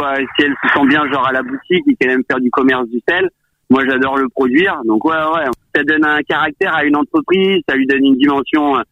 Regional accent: Île de Ré, Nouvelle-Aquitaine, France; j'avais déjà quelques copains producteurs de sel et constructeurs de marais salants à l'île de Ré, là où j'ai grandi.

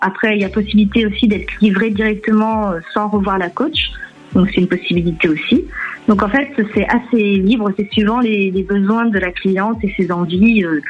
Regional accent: Angoulême, Nouvelle-Aquitaine, France; Alors moi je suis d'Angoulême et je me déplace sur toute la Charente.

